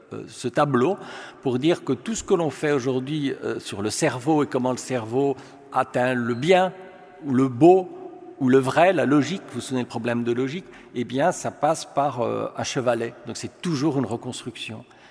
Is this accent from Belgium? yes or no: yes; Belgium; born there; René Magritte, peintre belge, qui est en effet mon pays natal.